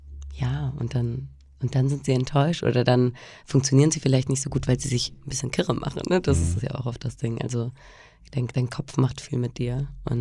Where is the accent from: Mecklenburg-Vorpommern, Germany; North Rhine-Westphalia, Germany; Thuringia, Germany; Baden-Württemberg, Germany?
North Rhine-Westphalia, Germany; Cologne; now in Hamburg, Germany; Ich bin halt in Köln in der Großstadt aufgewachsen und bin nach Hamburg gezogen